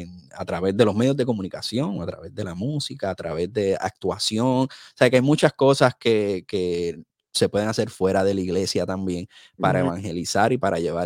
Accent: Carolina, Puerto Rico; De allí de Carolina, de Metrópoli, de Santurce, de toda esa área.

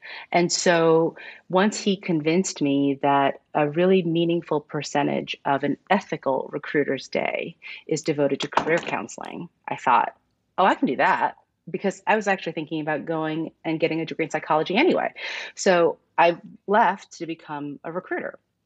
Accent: New York, United States; And my sisters, my parents, and I, we all moved to the United States in the 70s. And I grew up in New York, and we public school kids all the way.

